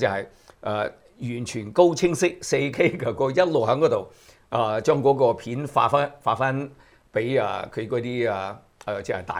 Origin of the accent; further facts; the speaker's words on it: China; 佢點樣係佢係都係同我哋中國人學到嗰啲用筷子技術